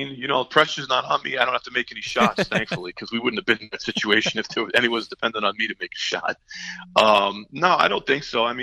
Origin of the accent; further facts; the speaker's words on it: Worcester, Massachusetts, United States; in Worcester, Mass. It's my hometown.